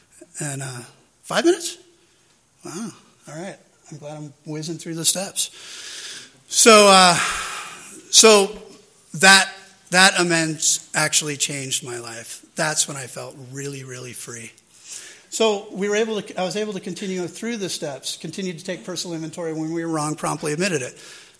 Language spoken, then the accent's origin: English; El Cajon, California, United States; I'm from El Cajon. Sorry. Our claim to fame is back in the 80s, we were the crystal meth capital of the world.